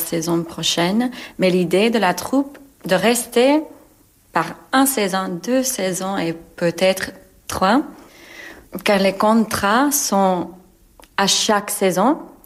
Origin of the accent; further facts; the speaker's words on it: United States; French is a second language; comme je suis américaine, c'est très important pour moi de faire une carrière ici en Europe, mais aussi qu'aux États-Unis.